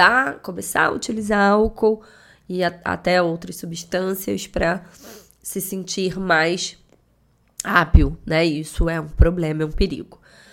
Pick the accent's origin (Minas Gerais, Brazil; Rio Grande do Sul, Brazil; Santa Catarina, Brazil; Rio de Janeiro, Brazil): Rio de Janeiro, Brazil; Eu morei um tempo em São Paulo, sou carioca, moro no Rio, a vida inteira no Rio, mas passei algumas temporadas morando em São Paulo por conta do trabalho do meu filho